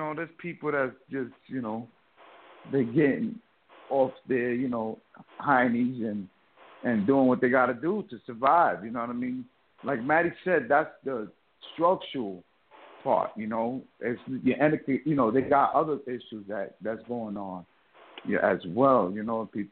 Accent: New York, United States; moved away as an adult; now in Puerto Rico; Now, you walk around, because I'm from New York, and a light pole would have went down in New York, they'll fix it pretty quick.

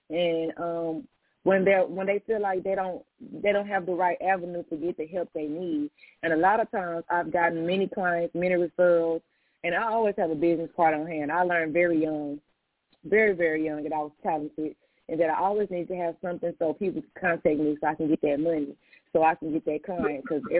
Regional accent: Houston, Texas, United States; because I was born and raised in Houston, Texas, you know, I've been doing hair for a long time.

